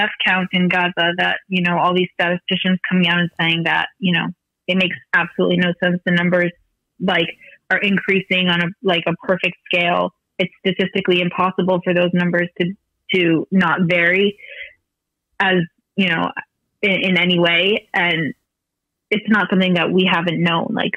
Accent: United States; English is a second language; for me as an American, I know I don't sound so American, but give me a week in America and I'll have no accent. I just, English wasn't my first language.

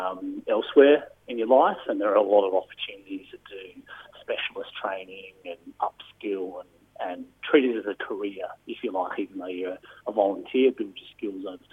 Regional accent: Bridgewater, South Australia, Australia; I was born in Bridgewater. I grew up in the hills, and living in the hills means that you live with bushfire.

